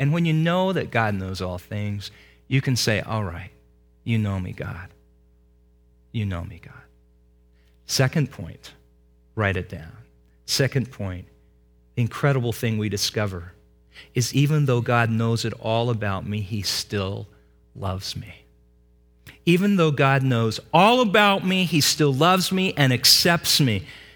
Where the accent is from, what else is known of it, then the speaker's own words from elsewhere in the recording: Medford, Oregon, United States; In Southern Oregon, where I grew up, Medford, black tornadoes. Where we grew up in Medford